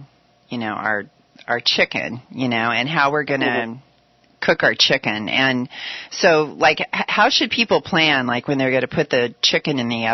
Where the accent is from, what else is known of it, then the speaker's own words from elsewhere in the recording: California, United States; Which I'm from Southern California, so I'm putting cayenne in everything.